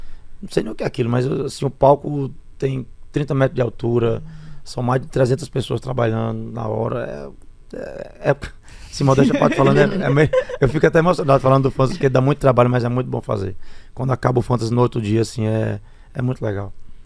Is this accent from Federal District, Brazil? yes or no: no; Rio Grande do Norte, Brazil; moved away; eu sou do Rio Grande do Norte, de uma cidade bem pequena, de 30 mil habitantes.